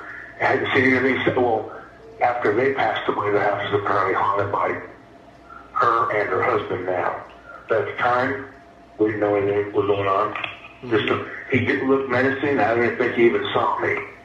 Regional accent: Colorado Springs, Colorado, United States; I'm from Colorado Springs, Colorado.

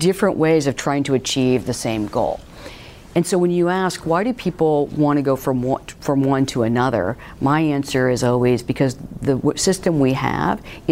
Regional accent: San Francisco, California, United States; I just say I'm from San Francisco.

